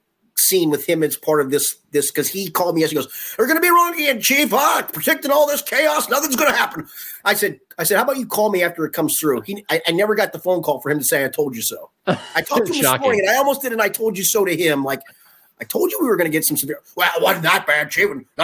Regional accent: Tulsa, Oklahoma, United States; growing up in Tulsa, I grew to respect tornadoes, man.

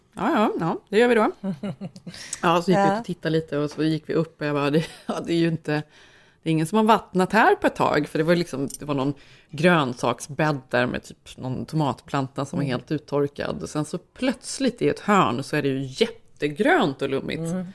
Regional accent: Sweden; för mig också som svensk

